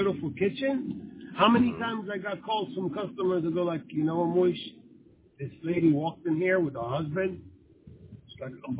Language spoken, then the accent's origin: English; Israel; moved away; Besides the fact that I'm from Israel. In Israel, you know how to do everything.